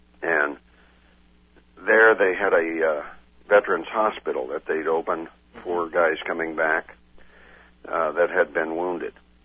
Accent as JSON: {"language": "English", "town": "Portland", "region": "Oregon", "country": "United States", "tie": "born or raised there", "said": "Well, I was born in Portland, Oregon, mm-hmm. in 1932. My early years, my father happened to be doing quite well at that point, and we lived in a nice section in northern Portland"}